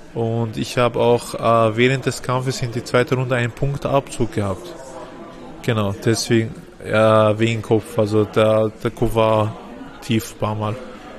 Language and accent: German; Austria; born there; Meine Eltern, die kommen aus Ägypten. Mein Vater ist nach Österreich gekommen seit 1989 oder 88. Und seit 89 oder 88 lebt da in Österreich die ganze Zeit. Wir sind auch hier geboren, ich und meine Geschwister. Wir sind hier auch aufgewachsen.